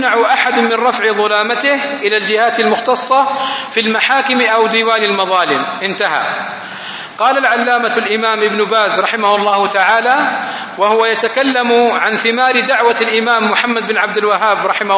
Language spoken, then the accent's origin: Arabic; Saudi Arabia; أنه لم يبقى عندنا في السعودية من تطبيق شرع الله تعالى سوى تطبيق الأحوال الشخصية